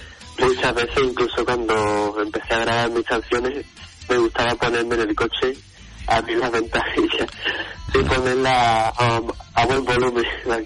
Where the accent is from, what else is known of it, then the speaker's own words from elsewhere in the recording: Seville, Andalusia, Spain; born there; Pues yo nací en Sevilla, pero vivo en Dos Hermanas.